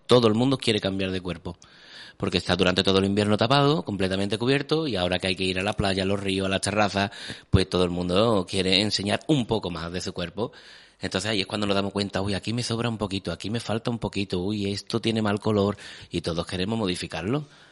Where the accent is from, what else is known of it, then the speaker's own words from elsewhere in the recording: Marchena, Andalusia, Spain; allí en mi pueblo, en Marchena, al lado de Sevilla.